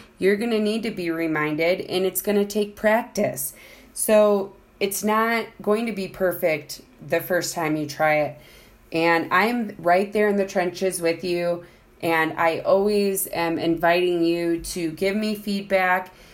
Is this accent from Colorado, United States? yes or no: no; Illinois, United States; So I'm going back to my hometown, outside of Chicago, and I am going to meet up with her